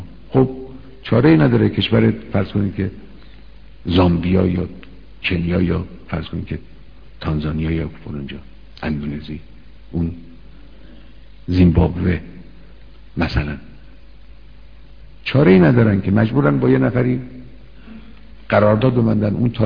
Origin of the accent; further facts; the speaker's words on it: Iran; این فقط یک نگاه نجات پرستانه ملی خودخواهانه نیست که ما چون ایرانی هستیم باید این کار بکنیم.